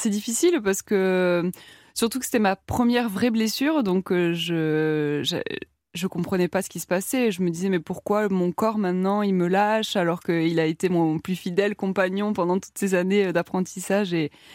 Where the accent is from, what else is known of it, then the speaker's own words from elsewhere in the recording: Toulouse, Occitanie, France; je venais de Toulouse. Mes parents ont déménagé exprès pour moi.